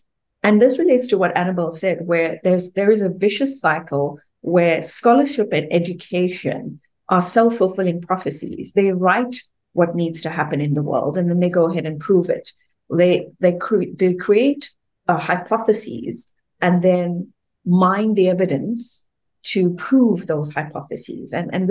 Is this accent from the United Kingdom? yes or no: no; South Africa; So being South African, I must say that I'm a racist